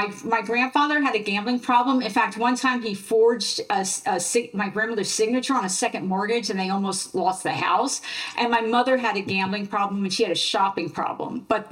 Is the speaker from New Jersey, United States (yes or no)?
yes; New Jersey, United States; I grew up in Central Jersey